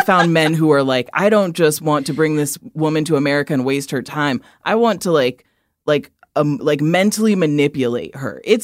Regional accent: Midwest, United States; I'm from the Midwest, so I love a casserole-like dish.

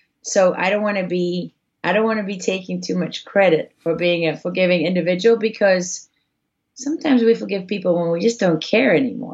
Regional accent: Sicily, Italy; also born or lived in Africa; God, I'm Sicilian, Dave. And I was born and raised in Africa.

